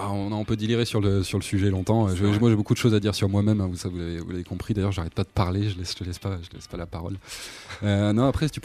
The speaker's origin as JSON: {"language": "French", "town": "Les Deux Alpes", "region": "Auvergne-Rhône-Alpes", "country": "France", "said": "un concert qu'on avait fait chez moi, aux Deux Alpes, dans une grande salle"}